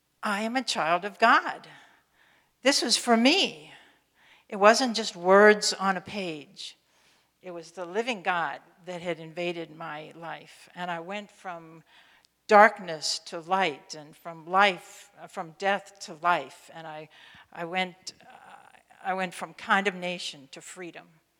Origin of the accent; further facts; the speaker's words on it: Illinois, United States; I was born in Illinois. I spent my entire childhood in Illinois. I grew up in a little tiny town in Carroll County, Illinois.